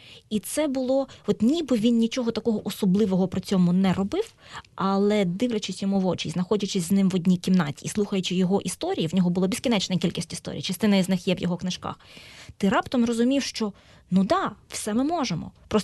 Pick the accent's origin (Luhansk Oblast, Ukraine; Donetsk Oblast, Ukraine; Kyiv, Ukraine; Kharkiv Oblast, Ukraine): Luhansk Oblast, Ukraine; Luhansk; Ukrainian is a second language; для мене, як для людини, яка взагалі-то народилася в Севастополі, виховувалася по світах і закінчувала середню школу в Луганську